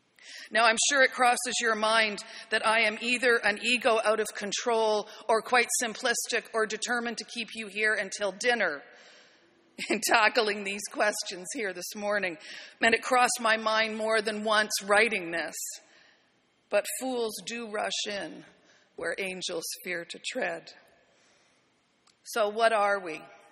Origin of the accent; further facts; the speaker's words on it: Canada; I'm a Canadian of English, Irish, Scottish descent, of medium height, brown hair and eyes